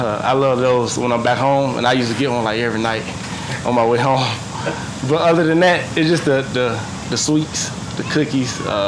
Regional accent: Tampa, Florida, United States; I stay north of Tampa. I'm from Tampa, but I live outside of Tampa.

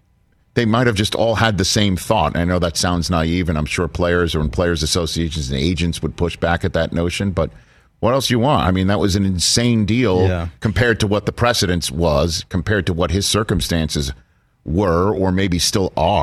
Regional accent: New York, United States; No, I'm a New Yorker.

